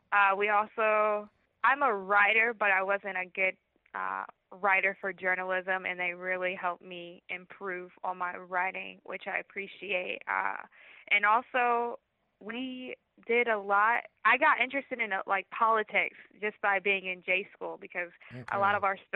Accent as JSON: {"language": "English", "region": "Florida", "country": "United States", "tie": "born or raised there", "also_born_or_lived": "Alton, Illinois / Chicago / Nashville", "said": "I was born in Alton, Illinois, and then we moved to like the suburbs of Chicago, then actually Chicago, then Nashville, then the suburbs of Nashville. Then we moved to Florida. I did high school in Florida"}